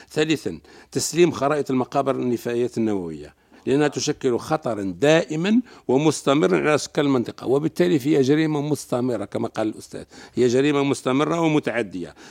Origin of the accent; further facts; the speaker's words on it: Algeria; احنا حتى احنا كجزائريين كان ما يسمى بالحماية الدبلوماسية والاختصاص الشخصي